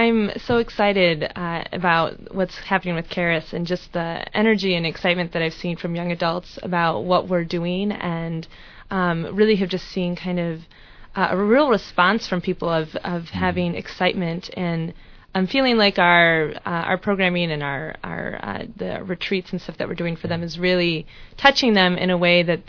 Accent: Ohio, United States; now in Chicago, United States; But I come from Ohio

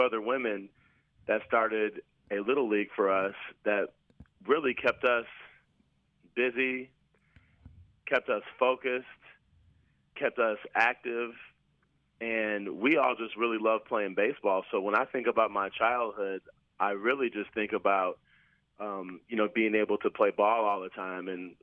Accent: Illinois, United States; I grew up in the Kenwood area in the early 80s, and my mother raised me

